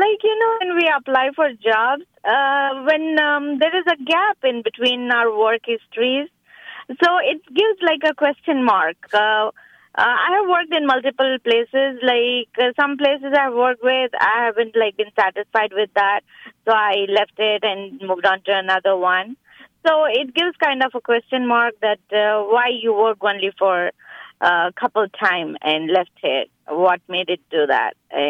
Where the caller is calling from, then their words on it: Union City, United States; Hey, Srinin. I'm calling from Union City.